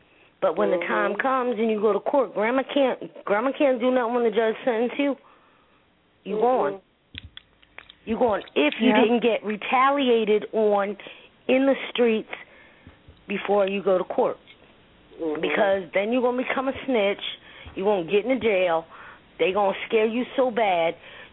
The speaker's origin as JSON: {"language": "English", "town": "Newark", "region": "New Jersey", "country": "United States", "lives_now": "Atlanta, United States", "said": "because I'm from Newark and I'm down the A."}